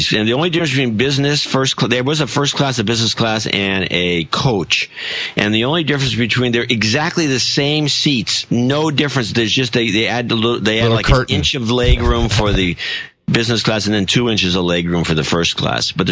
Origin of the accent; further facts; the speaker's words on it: United States; And as an American, we'd throw it out.